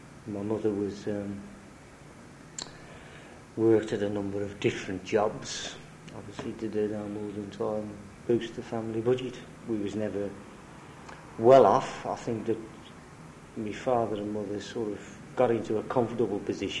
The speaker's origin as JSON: {"language": "English", "town": "Birmingham", "region": "West Midlands", "country": "United Kingdom", "tie": "born or raised there", "said": "Well, Sparkbrook we lived, and as far as I'm concerned, I lived there all my life until I got married. Basically a working class background."}